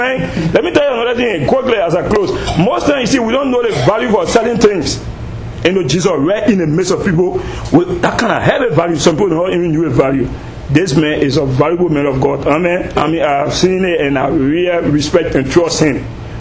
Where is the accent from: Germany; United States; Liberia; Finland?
Liberia; I'm from Liberia.